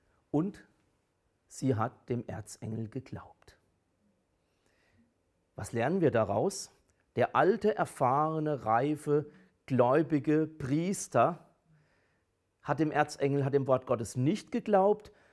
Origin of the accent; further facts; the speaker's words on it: Rhineland-Palatinate, Germany; Pfalz ist ja meine Heimat, ich kenne da die Burgen